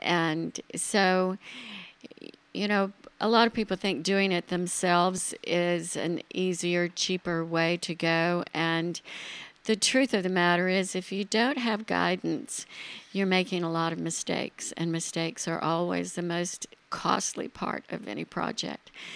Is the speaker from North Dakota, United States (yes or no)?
no; Charlotte, North Carolina, United States; I started in Charlotte, my hometown, after graduating from the University of North Carolina at Chapel Hill